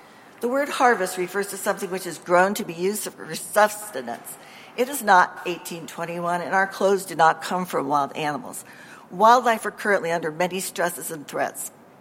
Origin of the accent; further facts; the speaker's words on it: Florence, Montana, United States; I'm from Florence.